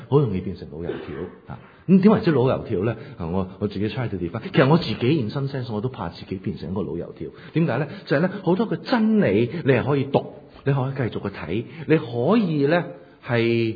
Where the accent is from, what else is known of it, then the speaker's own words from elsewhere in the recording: China; 發覺呢好似我哋中國人呢有一種嘅觀念